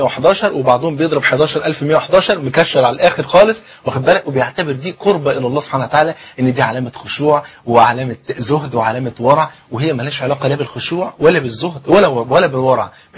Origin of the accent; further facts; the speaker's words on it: Egypt; عارفين الفول عندنا في مصر هنا فرد عين،